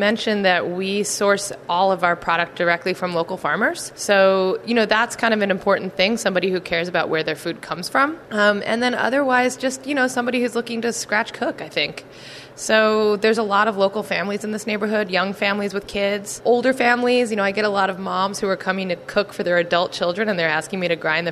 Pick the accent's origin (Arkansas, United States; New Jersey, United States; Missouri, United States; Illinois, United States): New Jersey, United States; also born or lived in New York; Originally, I'm from New Jersey.